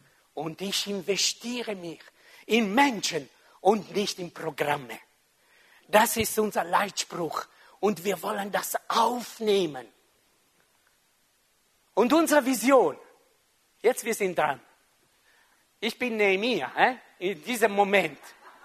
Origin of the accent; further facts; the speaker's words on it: Switzerland; Wir hätten vielleicht Unterschrift gesammelt, gell, als Schweizer.